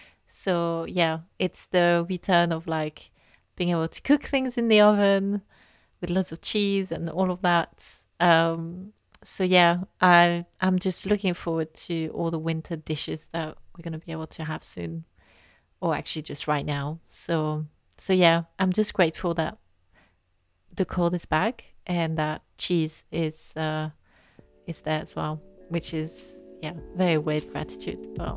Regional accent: France; English is a second language; obviously I'm from France, so definitely doing lots of raclette in the winter.

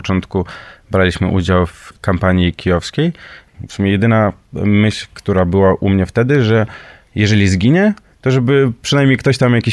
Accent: Ivano-Frankivsk, Ivano-Frankivsk Oblast, Ukraine; Polish is a second language; Ja pochodzę tu z tego miasta Iwano-Frankiwsk. W ogóle 97 roku jestem. 25 lat w sumie pełnych.

